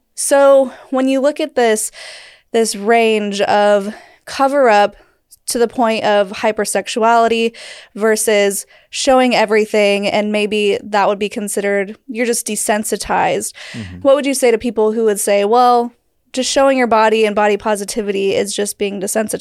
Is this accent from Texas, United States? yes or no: no; Utah, United States; I just recently told this story about growing up in Utah, where the schools had very, very strict modesty rules, cap sleeves.